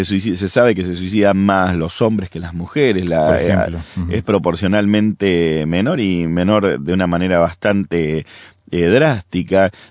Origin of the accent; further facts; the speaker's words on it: Argentina; yo soy de Argentina